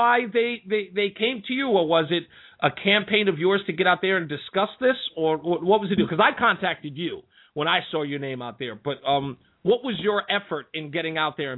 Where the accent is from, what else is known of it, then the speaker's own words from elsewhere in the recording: Queens, New York, United States; I'm from Hollis, Queens. I'm from … town. I'm from Stephen A. Smith town.